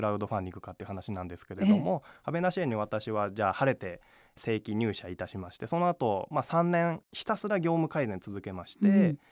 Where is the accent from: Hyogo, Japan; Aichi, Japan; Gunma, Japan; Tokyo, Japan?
Gunma, Japan; now in Tochigi, Japan; 私はまあ群馬の出身で、東京とかですね、都市部ではなくて地方で仕事をして、その地域の人のために直接役に立てる仕事を探したいということで、まあ仕事を決めずに辞めてですね、栃木に越しまして